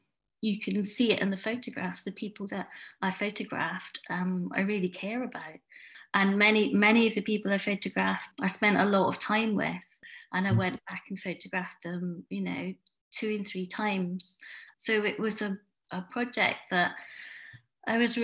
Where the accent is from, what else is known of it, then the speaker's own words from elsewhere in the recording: Glasgow, Scotland, United Kingdom; So I grew up in Partick, and it's a really interesting area